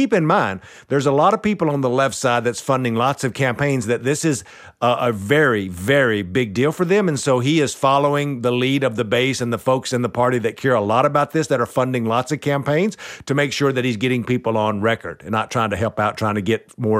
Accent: Texas, United States; accent: East Texas; I grew up in deep red East Texas, hence my eloquent accent

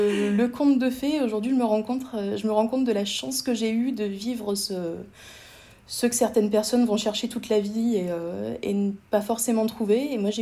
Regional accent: Provence-Alpes-Côte d'Azur, France; now in Lorraine, France; À la base, je suis originaire de Provence et je me suis retrouvée en Lorraine.

